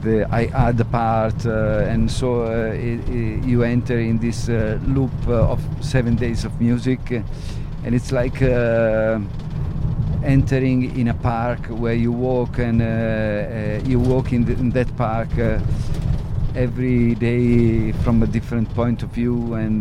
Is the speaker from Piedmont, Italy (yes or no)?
no; Milan, Lombardy, Italy; English is a second language; I'm coming from Milano, and I was in Palermo in Sicily a few days ago